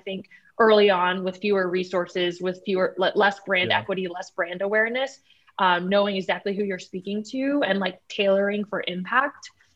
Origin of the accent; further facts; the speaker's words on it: Massachusetts, United States; Yeah, so I grew up in a small town 30 minutes south of Boston. It was 98.5% white, Irish, Italian, Catholic town.